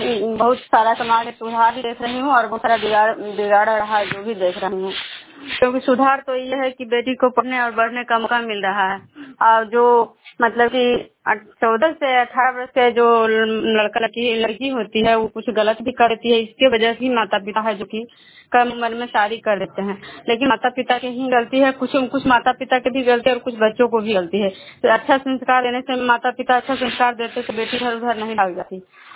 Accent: Vishnupur, Bihar, India; विष्णुपुर ग्राम खजरा पंचायत नालंदा जिला नालंदा प्रखंड के निवासी हूँ।

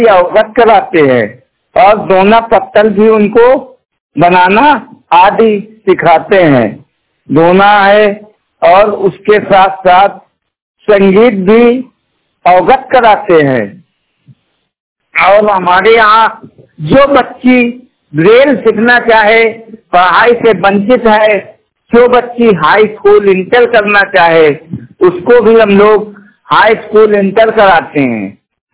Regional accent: Fatehpur, Uttar Pradesh, India; जो फतेहपुर जिले का निवासी हूँ।

